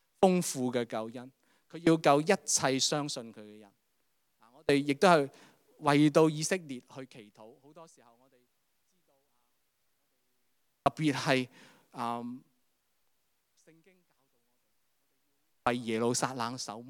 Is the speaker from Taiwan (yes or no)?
no; China; 就好似我哋中国人咁样啦吓，我哋中秋就嚟到啦